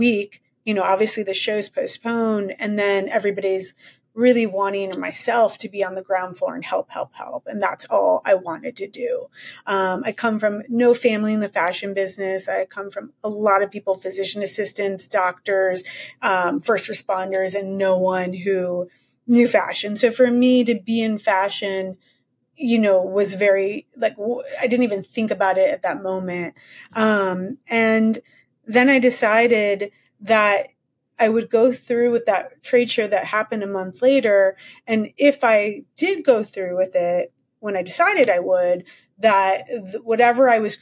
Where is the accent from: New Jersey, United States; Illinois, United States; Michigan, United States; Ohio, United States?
Illinois, United States; Chicago; now in New York, United States; designed all my friends' clothes growing up in Chicago, went to University of Wisconsin